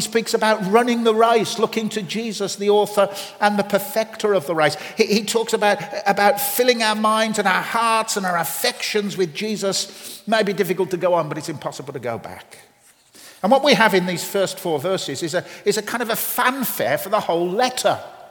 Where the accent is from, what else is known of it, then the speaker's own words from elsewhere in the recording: England, United Kingdom; I'm a visitor to here to Northern Ireland. Worst of all, I'm an Englishman.